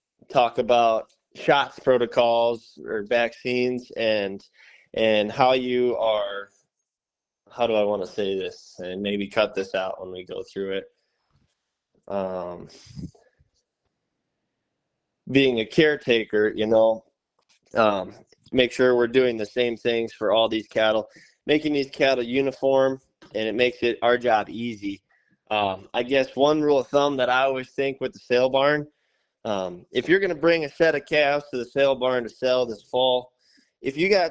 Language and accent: English; Yankton, South Dakota, United States; fortunate enough to land this job here at Stockman's Livestock here at my hometown barn here in Yankton.